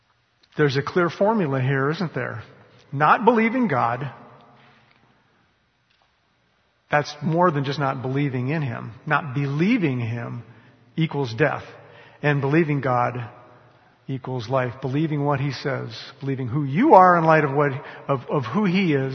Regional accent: United States; I mean, I grew up in America in the 1960s, and what else were you, you know?

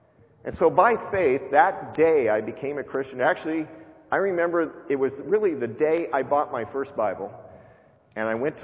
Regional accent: United States; I was raised in the American public school system.

